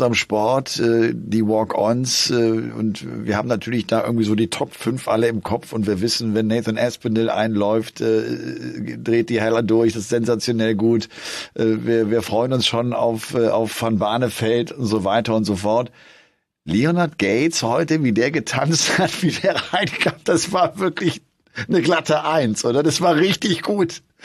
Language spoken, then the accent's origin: German; Bergisch Gladbach, North Rhine-Westphalia, Germany; Es gibt in meiner Heimatstadt Bergisch Gladbach eine Organisation, die sich um Kinder kümmert